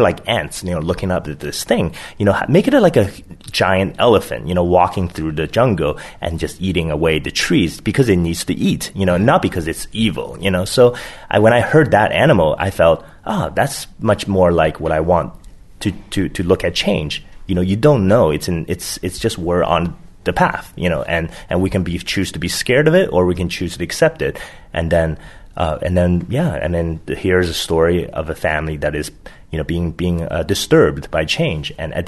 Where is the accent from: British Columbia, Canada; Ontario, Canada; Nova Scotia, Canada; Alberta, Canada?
British Columbia, Canada; Vancouver; we got to show in my hometown of Vancouver.